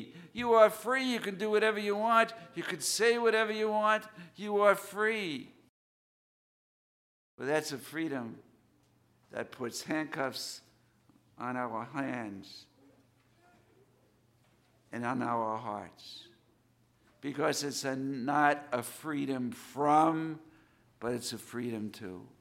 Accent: New York City, New York, United States; I haven't been home in over 2 years. I was born and raised in New York City, where I was always surrounded with people.

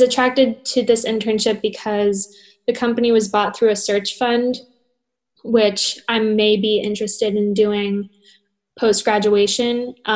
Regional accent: Florida, United States; I'm from South Florida. And so that's very popular down here.

